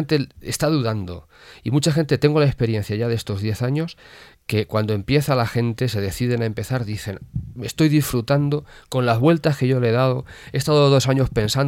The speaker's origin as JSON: {"language": "Spanish", "town": "Pedro Muñoz", "region": "Castilla-La Mancha", "country": "Spain", "tie": "born or raised there", "said": "es mi pueblo"}